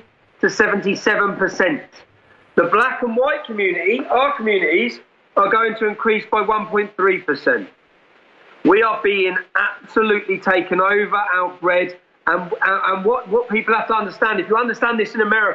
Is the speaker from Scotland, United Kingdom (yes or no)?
no; Luton, East of England, United Kingdom; Well, if I bring you back to my hometown of Luton